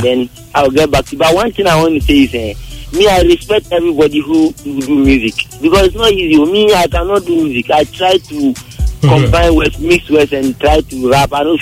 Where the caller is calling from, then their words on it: Japan; I'm calling from Japan.